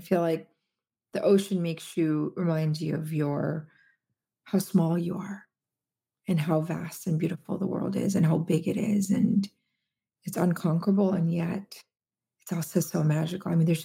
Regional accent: Philippines; I grew up in the Philippines. It was a very poor country. I didn't see my parents for 5 years because that's how they immigrated here.

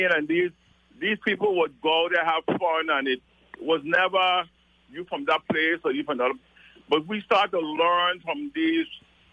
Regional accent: U.S. Virgin Islands; people ask me, well, where are you from? I said, from the Virgin Islands.

